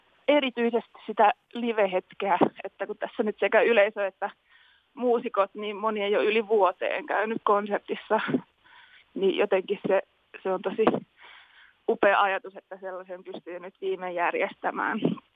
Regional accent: Tampere, Pirkanmaa, Finland; mä oon itse Tampereelta kotoisin, mutta meillä on tosiaan suvulla ollut mökki tuolla Ponsassa Längmäveden rannalla jo tuossa 60-luvusta lähtien.

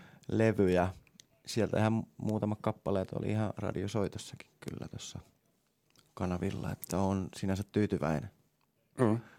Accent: Hämeenkyrö, Pirkanmaa, Finland; mutta Hämeenkyröstä oon lähtöisin ja oon myös ylpeä siitä

